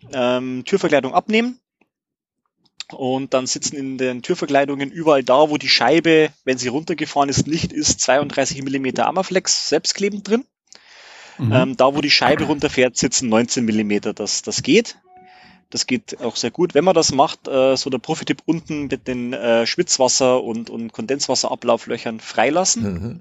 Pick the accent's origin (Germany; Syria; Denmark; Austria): Germany; Regensburg, Bavaria; Ich komme aus Regensburg. Das ist ja in der Nähe von München, sage ich mal, am nördlichsten Punkt der Donau.